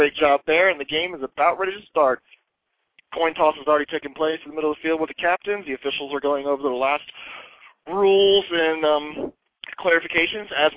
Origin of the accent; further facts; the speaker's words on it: East Coast, United States; I'm not very good with directions as I'm from the East Coast